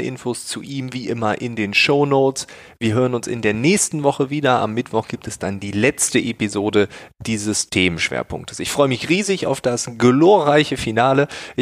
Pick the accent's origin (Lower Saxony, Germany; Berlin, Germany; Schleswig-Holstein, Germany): Lower Saxony, Germany; er wohnt in Ostfriesland, in einem kleinen Dorf, wo ich groß geworden bin